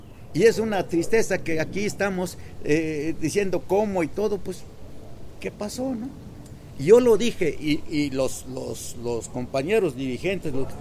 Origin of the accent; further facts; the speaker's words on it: Oaxaca, Mexico; moved away; soy zapoteco de la Sierra Norte del Estado de Oaxaca, y tenemos 50 años en el radicando acá, un poco más.